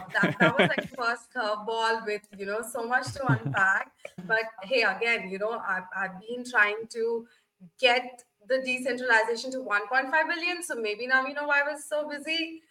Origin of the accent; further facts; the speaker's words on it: India; emerging economies from my home country, India.